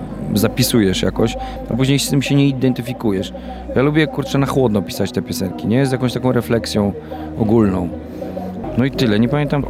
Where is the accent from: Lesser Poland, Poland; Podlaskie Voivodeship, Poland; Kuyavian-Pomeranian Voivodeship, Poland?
Podlaskie Voivodeship, Poland; born there; ja się urodziłem w Dolinie Rozpudy